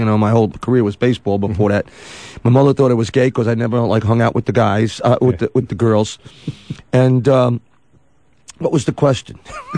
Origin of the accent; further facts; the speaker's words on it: New York, United States; We're from New York.